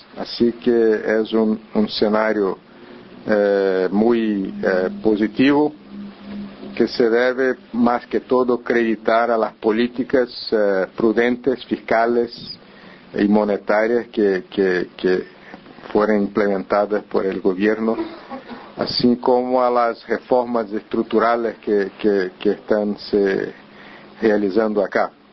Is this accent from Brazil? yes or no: yes; Brazil; first language Portuguese; Spanish is a second language; now in Uruguay; Me excuso de no poder hablar bien el español. Como brasileño, hablo esta mistura de español con portugués.